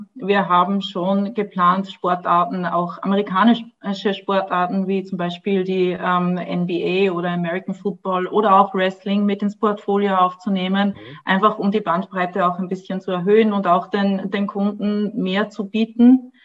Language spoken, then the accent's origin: German; Austria; München war ja auch eher für uns wirklich sehr gut erreichbar als Österreicher